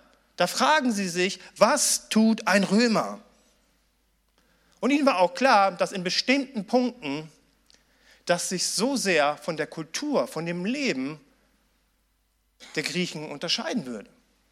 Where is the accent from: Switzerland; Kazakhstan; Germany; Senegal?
Germany; Ich bin sparsam, ich bin Deutscher. Das ist meine Heimat.